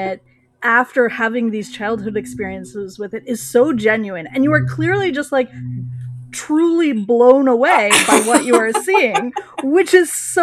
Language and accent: English; West Coast, United States; I grew up on the West Coast. I'm married to a New Englander.